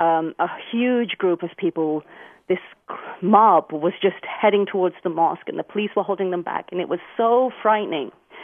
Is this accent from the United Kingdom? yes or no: yes; London, United Kingdom; And then I grew up in London